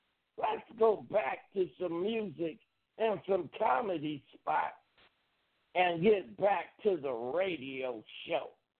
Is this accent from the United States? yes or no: yes; Carson, California, United States; So they're the Carson Chargers, as far as I'm concerned. That's my hometown, people. That's where I'm born and raised.